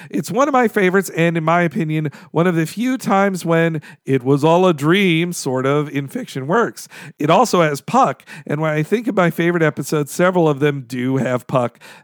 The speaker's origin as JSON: {"language": "English", "region": "California", "country": "United States", "tie": "born or raised there", "said": "I'm half Jewish. I grew up in Northern California and come from secular, way too young parents"}